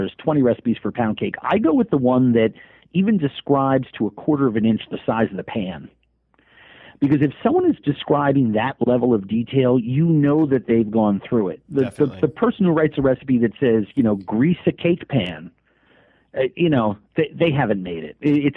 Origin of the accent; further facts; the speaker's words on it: New York, United States; I grew up in New York in the 60s. My dad ran a big ad agency. It was a privileged lifestyle.